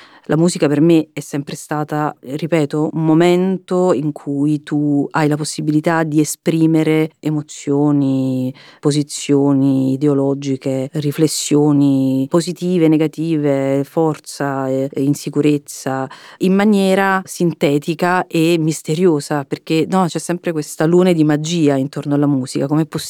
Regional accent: Campania, Italy; io sono cresciuta nel Vesuviano. Le elementari ero a Torre del Greco, invece medie e liceo le ho fatte in questo paesino che si chiama San Sebastiano al Vesuvio, che è proprio sul Vesuvio.

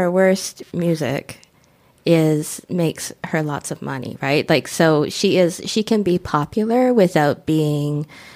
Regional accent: Edson, Alberta, Canada; I grew up in Edson, so we couldn't get most radio stations that were playing in the city

